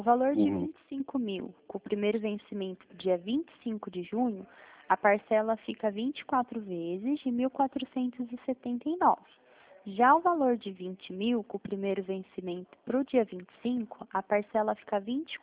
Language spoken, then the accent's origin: Portuguese; Delfim Moreira, Minas Gerais, Brazil; now in São Paulo, Brazil; Eu moro aqui no interior de São Paulo, trabalho aqui na Central de Santander no interior, mas eu sou mineira, sou lá de Delfim